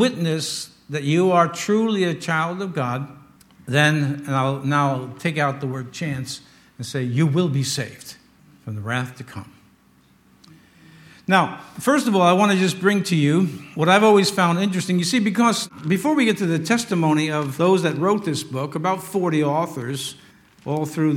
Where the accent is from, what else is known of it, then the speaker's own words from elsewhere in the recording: United States; But you know, as an American, I object to some of these things.